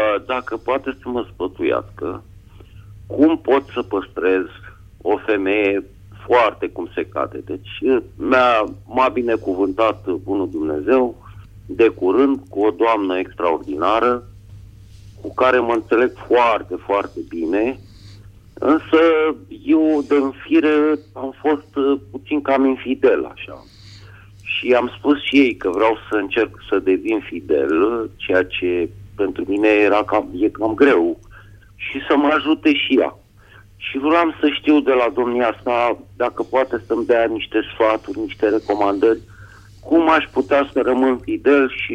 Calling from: Bucharest, Romania; din București.

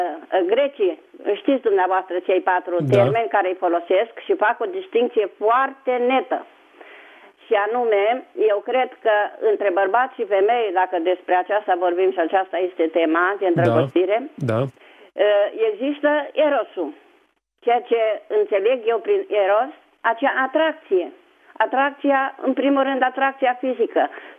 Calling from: Bucharest, Romania; și vă sunt din București.

